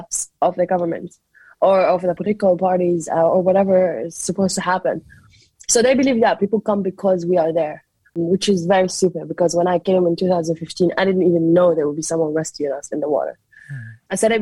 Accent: Damascus, Damascus Governorate, Syria; moved away as an adult; I'm from Damascus, Syria, and it's the capital. And I'm 26 years old. When everything started, I was just 23. I left Syria when I was 20 with my sister

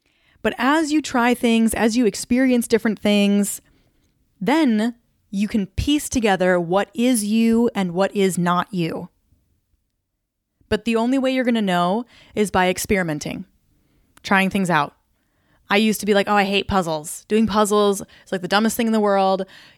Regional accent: Mankato, Minnesota, United States; I would drive down to Mankato, my hometown, and like go out with my friends and whatever.

